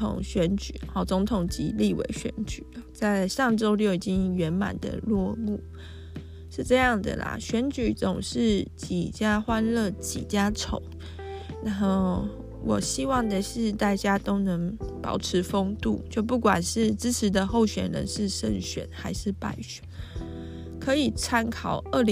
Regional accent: Taiwan; 身为台湾人，我们就是必须这样子很坚强的活着。

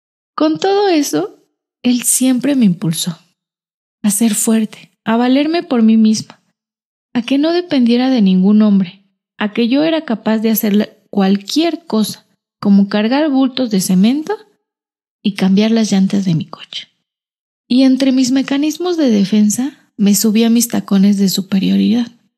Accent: Mexico City, Mexico; Crecí al norte de la ciudad, soy chilanga, en una casa de autoconstrucción, siempre rodeada de mi núcleo.

